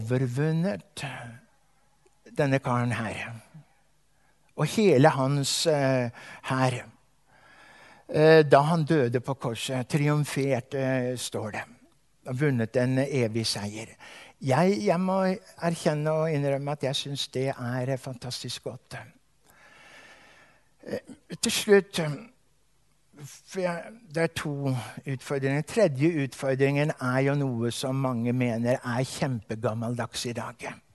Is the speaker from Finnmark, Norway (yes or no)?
no; Hamar, Innlandet, Norway; Jeg kommer fra Hamar, jernbanebyen Hamar.